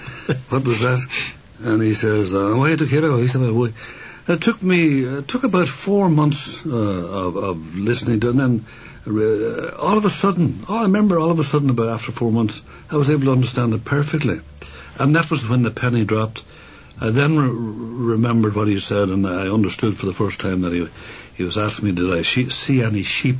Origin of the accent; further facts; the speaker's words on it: Letterkenny, Ulster, Ireland; moved away as an adult; also born or lived in Raphoe; now in South Korea; I was born in Rafoe, actually, 1928. And then about a couple of years later, we moved to Letterkenny. My father is a veterinary surgeon. And we moved to the town of Letterkenny. And I've been living there ever since